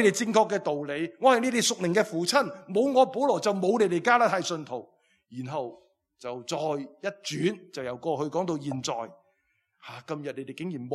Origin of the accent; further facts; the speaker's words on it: Southern District, Hong Kong; 我都在南区长大，我都在屋村长大